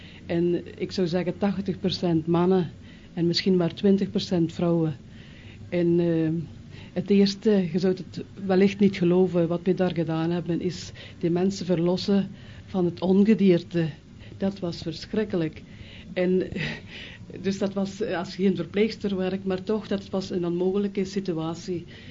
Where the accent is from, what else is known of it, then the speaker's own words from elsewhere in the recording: Hasselt, Flanders, Belgium; moved away as an adult; also born or lived in Philippines; Ik ben van Hasselt afkomstig en ingetreden in de jacht in Heverlee